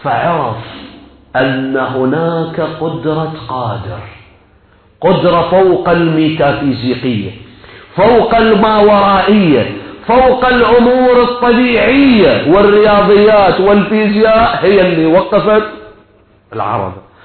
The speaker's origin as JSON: {"language": "Arabic", "country": "Iraq", "said": "احنا عندنا في العراق يسموه ربل."}